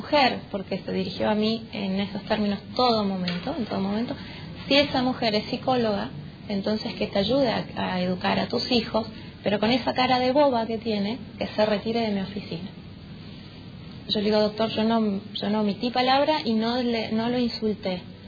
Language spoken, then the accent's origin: Spanish; Alem, Misiones, Argentina; Yo soy oriunda de Alem, pero me desempeño como profesional, soy licenciada en psicología y trabajo social en la localidad de Oberá